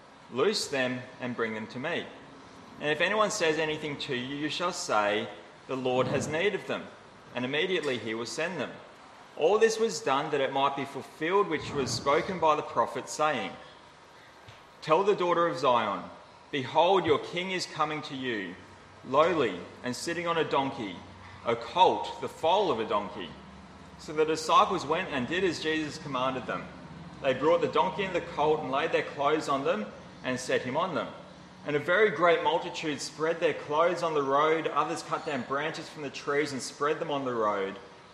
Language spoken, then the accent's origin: English; Queensland, Australia; for some of my childhood, as a Queenslander, we endured some dark days.